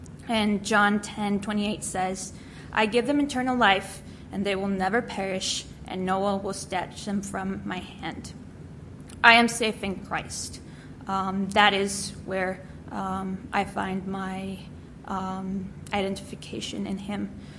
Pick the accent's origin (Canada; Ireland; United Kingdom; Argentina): Argentina; I'm a missionary kid. I was born and raised in Argentina my whole life.